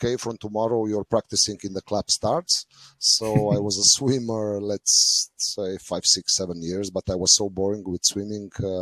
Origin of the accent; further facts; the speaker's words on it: Kranj, Upper Carniola, Slovenia; English is a second language; Like you mentioned, I come from Kranj. Kranj is, let's say, capital of the north part of Slovenia.